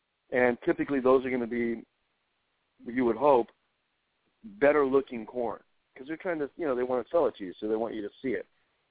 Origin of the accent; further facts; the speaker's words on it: New Mexico, United States; I grew up in New Mexico. We had corn out there, too. It's a different climate.